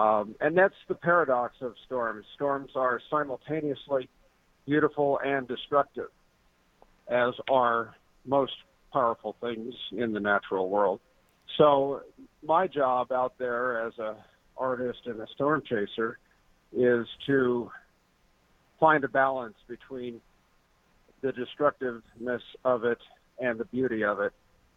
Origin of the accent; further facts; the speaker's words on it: Kansas, United States; I grew up in Kansas, and so the weather was always just something that was a part of my springtime experience here.